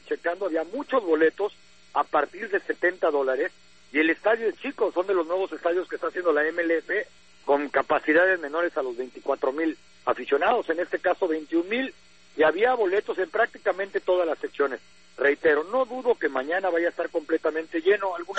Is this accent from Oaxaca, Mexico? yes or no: no; Mexico City, Mexico; born there; la gran mayoría de los que realmente tenemos raíces por allá, aunque cabe mencionar que yo nací en la Ciudad de México